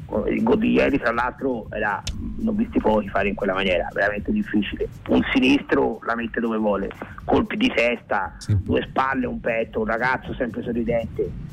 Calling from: Genoa, Liguria, Italy; siamo da Quinto Alto.

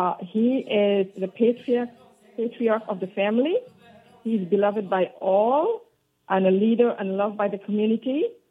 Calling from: Los Angeles, California, United States; I'm calling from Los Angeles.

